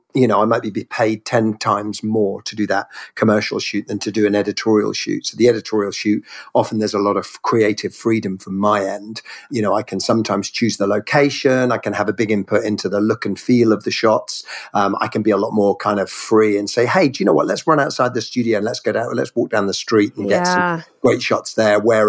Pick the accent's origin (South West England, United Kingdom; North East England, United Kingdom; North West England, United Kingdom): South West England, United Kingdom; born there; now in London, United Kingdom; I was actually born in Cornwall, right over in the West Country. But yeah, I've spent kind of the last 20 years or so in London.